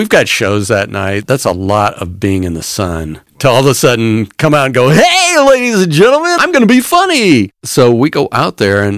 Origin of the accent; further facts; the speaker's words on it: Indiana, United States; I'm from Indiana. We don't have an ocean here.